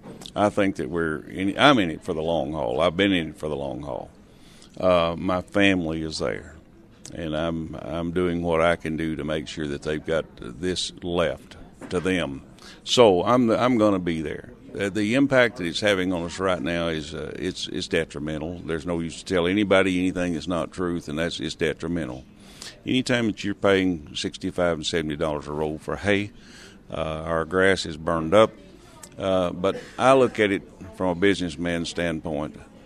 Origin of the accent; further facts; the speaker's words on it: Arkansas, United States; I'm from South Arkansas. We have a cow-calf operation there, and we also row crop some. But it's a good place to live.